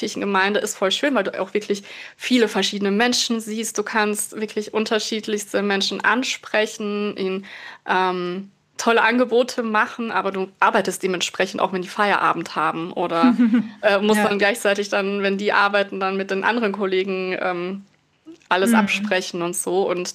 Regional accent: Eisenstadt, Burgenland, Austria; now in Germany; In Eisenstadt. Genau, das ist so eine Kleinstadt im Großraum Wien.

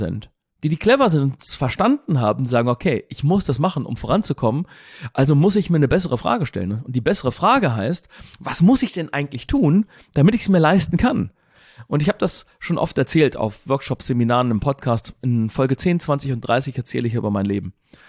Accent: Gifhorn, Lower Saxony, Germany; Denn ich komme ja hier aus Gifhorn.

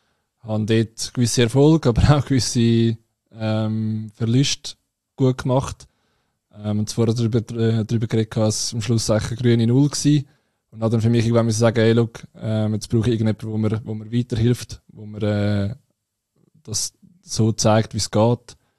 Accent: Zurich, Switzerland; ich komme aus dem Zürcher Unterland.

